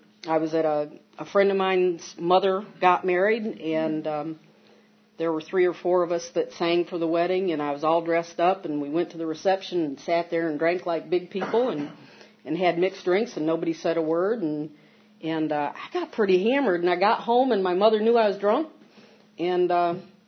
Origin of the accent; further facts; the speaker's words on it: Toledo, Ohio, United States; I grew up around Toledo, Ohio, and I got married, and I got married right out of high school